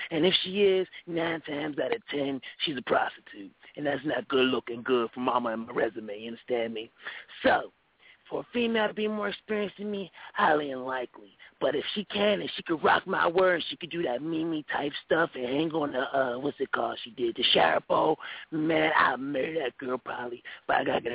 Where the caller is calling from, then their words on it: Utah, United States; Oh, man, your boy's calling all the way from Utah. That's right. I said it, Utah. There is black people out here, and he's running things.